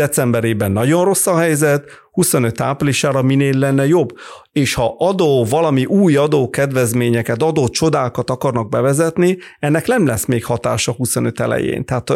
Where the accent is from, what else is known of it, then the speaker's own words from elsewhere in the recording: Italy; now in Hungary; én olyan országban nőttem fel, Olaszországban, ahol az előrehozott választás a norma.